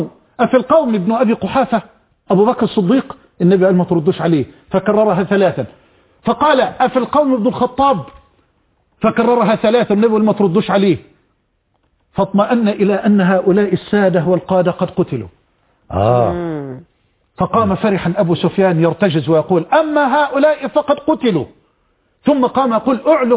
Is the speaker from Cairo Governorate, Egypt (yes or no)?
no; Mansoura, Dakahlia, Egypt; وأنا من المنصورة